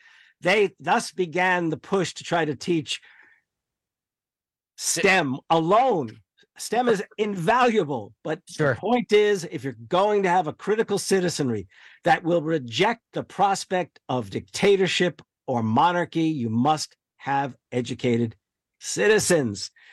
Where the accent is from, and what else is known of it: New Jersey, United States; born or raised there